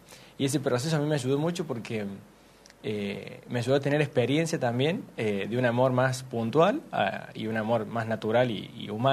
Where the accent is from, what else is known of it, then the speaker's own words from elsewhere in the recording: La Falda, Córdoba, Argentina; Y soy de La Falda, sí, señor.